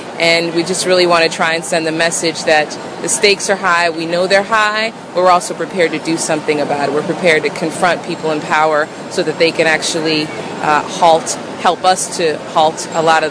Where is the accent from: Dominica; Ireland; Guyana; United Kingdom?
Guyana; now in Brooklyn, United States; I'm from Brooklyn, originally from Guyana.